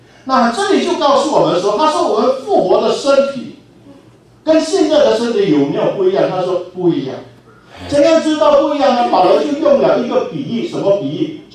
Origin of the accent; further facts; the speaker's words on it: Malaysia; 因为我是从马来西亚来，马来西亚是回教国家